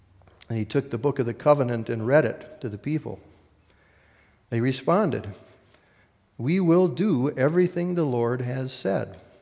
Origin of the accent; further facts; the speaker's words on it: Wisconsin, United States; I might have been maybe 8 years old, growing up in Wisconsin